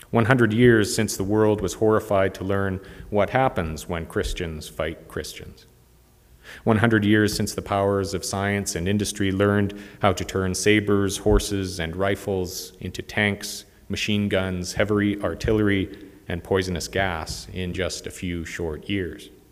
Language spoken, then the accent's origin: English; Canada; I am still a Canadian. I'm still that boy who went to a Canadian school